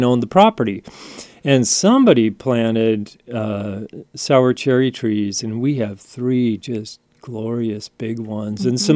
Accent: Seattle, Washington, United States; I'm mostly from Seattle, but okay. I've been up here for about 40 years or so.

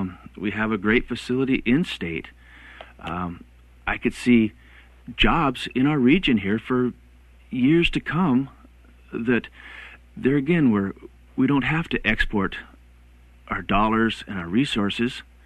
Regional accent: Cordova, Alaska, United States; I'm born and raised in Cordova. I have a wife and four kids of 22 years. I'm a 35-year commercial fisherman.

